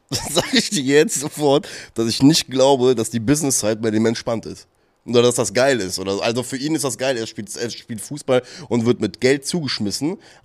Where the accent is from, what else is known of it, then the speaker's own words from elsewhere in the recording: Cologne, North Rhine-Westphalia, Germany; scheinbar sind wir Kölner, wir sind so Geselligkeitsmenschen